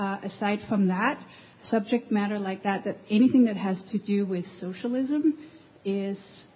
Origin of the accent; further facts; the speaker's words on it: Austria; English is a second language; moved away; I'm from Austria too, but I've lived here for a while